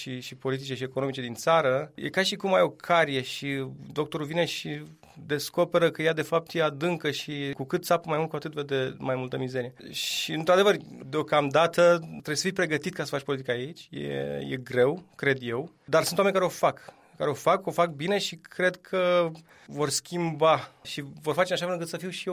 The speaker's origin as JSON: {"language": "Romanian", "country": "France", "moved": "yes", "lives_now": "Bucharest, Romania", "said": "Eu vin din Franța inițial. Da? Și când am ajuns din Franța la București, inițial nu eram în politică"}